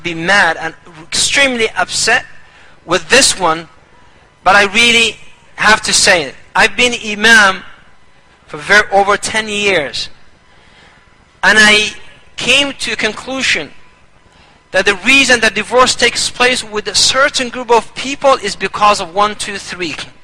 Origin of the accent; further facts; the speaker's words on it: Somalia; we came from Somalia, our women, they found independency, a lot of them, not all of them, and what they did, they left their husbands